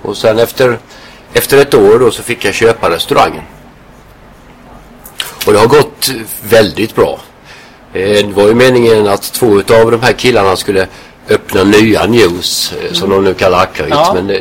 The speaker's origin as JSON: {"language": "Swedish", "town": "Halmstad", "region": "Halland County", "country": "Sweden", "said": "Ja, jag kommer ju från Halmstad."}